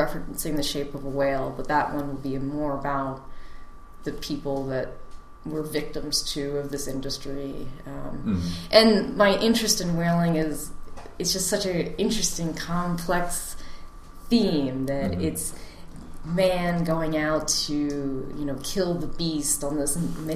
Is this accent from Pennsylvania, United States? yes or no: yes; Pennsylvania, United States; I grew up outside of Philadelphia.